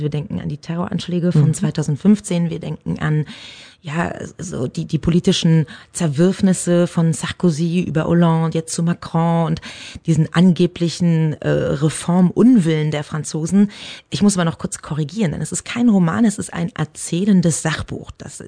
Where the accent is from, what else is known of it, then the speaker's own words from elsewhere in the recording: Berlin, Germany; moved away as an adult; now in Paris, France; Bin auch Berlinerin und habe zwischen Marzahn, Pankow, Weißensee, Mitte, Prenzlauer Berg alles schon erlebt am eigenen Leib.